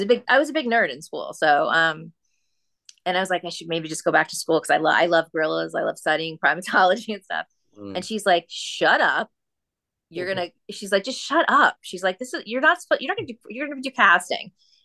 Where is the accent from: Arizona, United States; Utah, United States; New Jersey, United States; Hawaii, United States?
New Jersey, United States; I'm from New Jersey